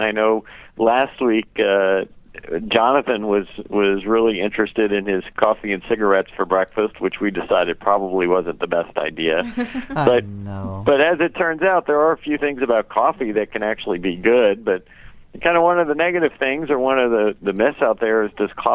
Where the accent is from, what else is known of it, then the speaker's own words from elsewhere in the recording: Louisiana, United States; Because originally I'm from South Louisiana, so a very French heritage there.